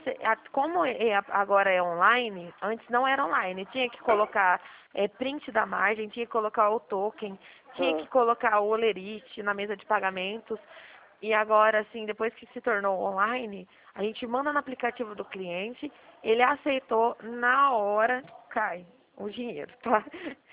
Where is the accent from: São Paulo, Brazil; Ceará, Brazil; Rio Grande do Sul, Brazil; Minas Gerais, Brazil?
São Paulo, Brazil; Dracena; estado de São Paulo, cidade de Dracena.